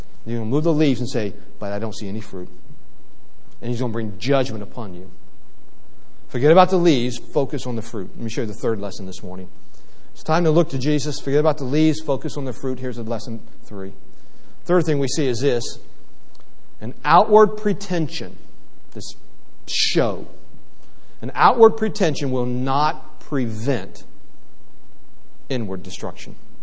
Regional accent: West Virginia, United States; when I was a kid, people took guns to school all the time. I'm from West Virginia. There were guns in cars.

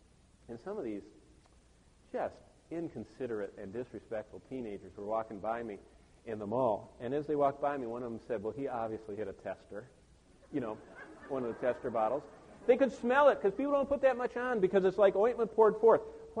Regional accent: Tulsa, Oklahoma, United States; I'm from Tulsa. I'm not a health, wealth, and prosperity preacher.

